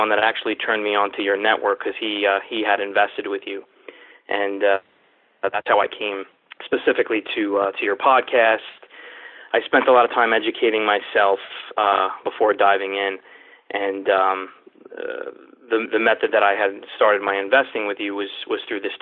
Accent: New York City, New York, United States; now in New Jersey, United States; So we're from New York City originally. My father came over on a boat into Brooklyn, and then I grew up in Queens, and I live in Jersey now.

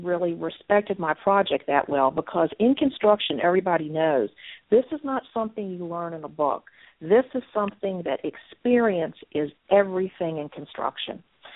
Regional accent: Virginia, United States; you can tell a little bit by my accent that being from Southern Virginia

